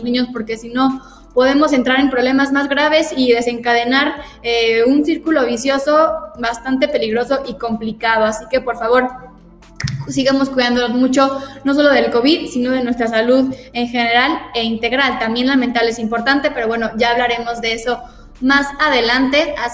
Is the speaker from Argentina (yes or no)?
no; Mexico; somos mexicanos, porque vivimos aquí